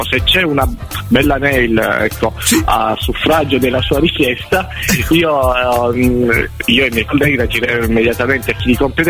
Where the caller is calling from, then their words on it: Milan, Lombardy, Italy; No, siamo a Milano.